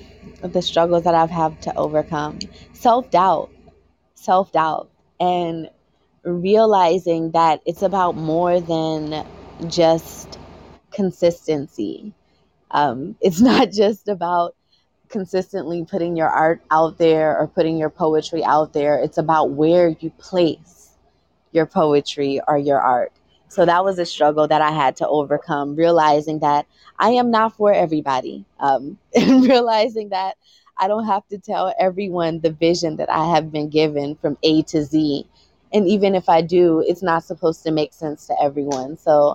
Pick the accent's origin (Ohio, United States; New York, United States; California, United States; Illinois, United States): California, United States; Pasadena; Yes, I am from Pasadena, California. Born and raised.